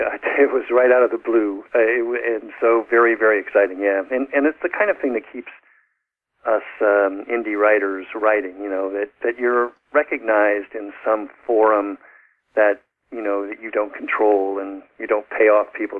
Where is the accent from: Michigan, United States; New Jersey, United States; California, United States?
California, United States; San Francisco; And I grew up in San Francisco and went to high school